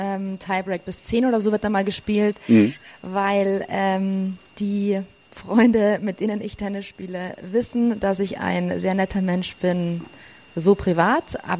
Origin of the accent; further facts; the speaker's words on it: Garmisch-Partenkirchen, Bavaria, Germany; Wir kommen hier aus Garmisch.